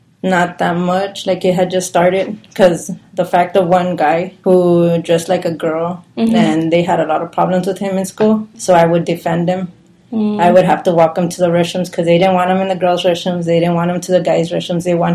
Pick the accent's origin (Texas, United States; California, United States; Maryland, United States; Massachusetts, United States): Texas, United States; McAllen; I grew up here in McAllen.